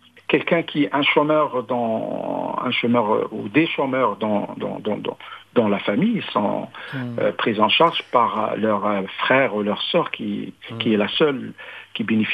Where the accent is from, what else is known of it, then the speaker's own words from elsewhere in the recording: Morocco; qui tempère les retombées de la pauvreté chez nous au Maroc